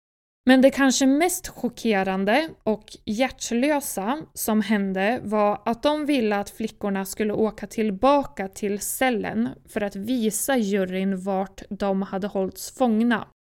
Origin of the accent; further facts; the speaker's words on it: Liège, Wallonia, Belgium; Jag är faktiskt från Liège